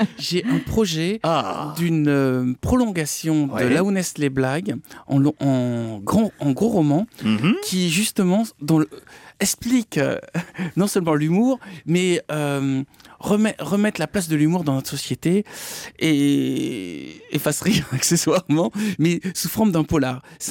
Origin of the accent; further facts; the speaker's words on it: Toulouse, Occitanie, France; un centre culturel à Toulouse, parce que je suis toulousain